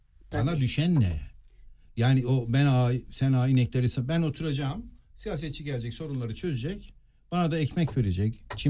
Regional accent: Şanlıurfa, Turkey; Ben Urfalıyım.

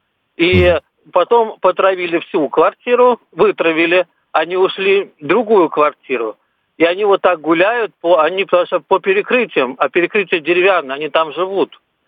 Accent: Saint Petersburg, Russia; Я из Санкт-Петербурга.

